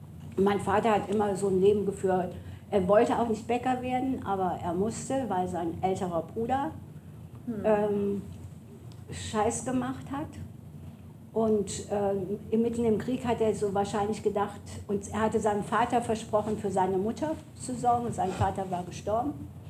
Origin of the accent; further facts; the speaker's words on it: Neuwied, Rhineland-Palatinate, Germany; born there; Von Neuwied. Also von also Neuwied, wo ich geboren bin, das ist am Rhein.